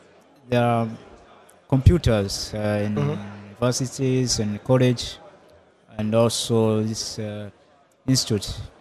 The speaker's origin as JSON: {"language": "English", "region": "Dar es Salaam", "country": "Tanzania", "second_language": "English", "said": "From Tanzania, Dar es Salaam."}